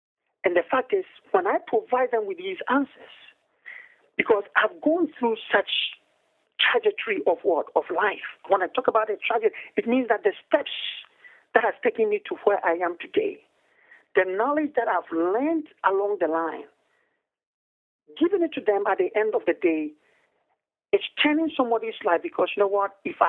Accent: Ghana; now in United States; they all understand that I come from Ghana.

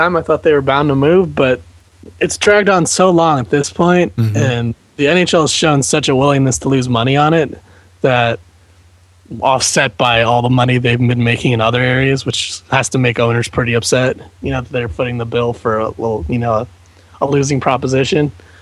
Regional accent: New Jersey, United States; I grew up in New Jersey, and I don't know if I'd want to, like, you know, go in the subway

